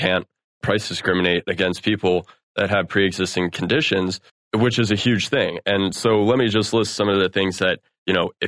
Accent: Chicago, Illinois, United States; I know, like, my hometown of Chicago, $38 billion in outstanding debt

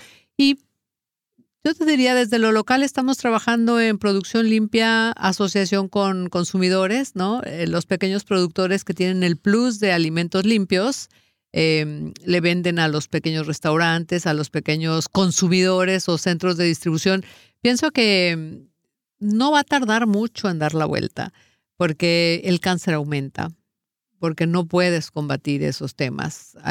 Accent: Michoacán, Mexico; Yo vengo de una tierra de Michoacán, uh-huh, donde somos los mejores productores de aguacate

